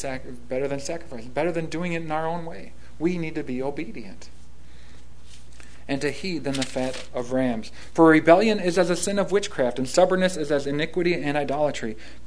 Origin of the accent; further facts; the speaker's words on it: Green Bay, Wisconsin, United States; I grew up in Green Bay. There's this huge stadium there that is a massive idol for a lot of people.